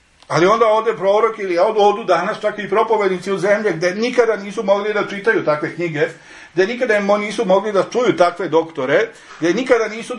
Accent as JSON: {"language": "Serbian", "country": "United States", "said": "Ja sam Amerikanac. Ja sam rođen u Americi."}